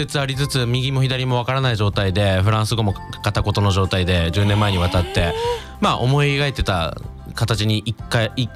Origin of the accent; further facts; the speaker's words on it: Hiroshima, Japan; now in Paris, France; ただ私ももともとは広島出身で、まあ、地方の人間なので